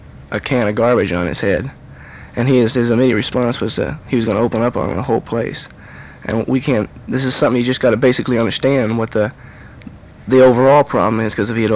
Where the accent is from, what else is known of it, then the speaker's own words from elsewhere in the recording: Riverside, California, United States; I'm from Riverside, California.